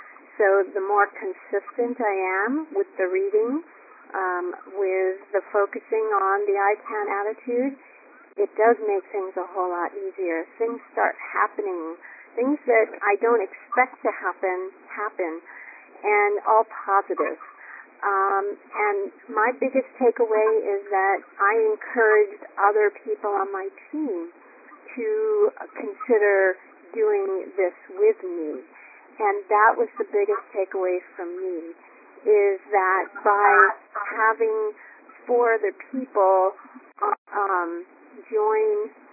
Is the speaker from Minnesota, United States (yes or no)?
no; New Hampshire, United States; I'm from New Hampshire